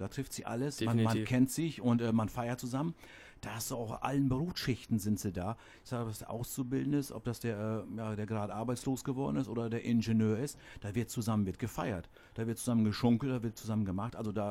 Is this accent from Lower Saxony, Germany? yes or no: yes; Ostrauderfehn, Lower Saxony, Germany; Also gebürtig komme ich aus Ostrauderfehn.